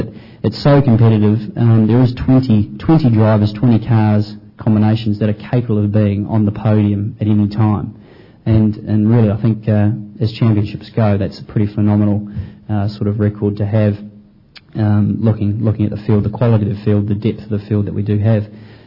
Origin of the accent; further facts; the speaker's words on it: New Zealand; New Zealand's no different. I come from New Zealand, but that's no different.